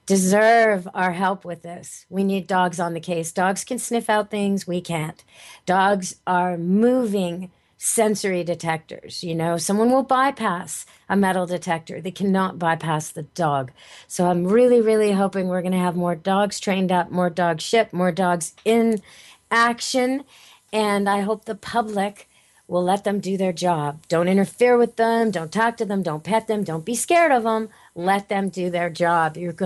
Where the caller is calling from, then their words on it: Vancouver, British Columbia, Canada; I'm calling from Canada, up here in Vancouver, British Columbia, where I live at Camp Good Dog with my mini dogs and cats.